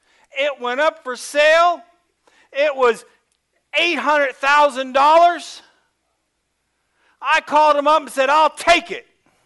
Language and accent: English; Ohio, United States; I'm in Ohio looking for churches. Thinking, that's my home state. I'll go to Ohio and get me a church.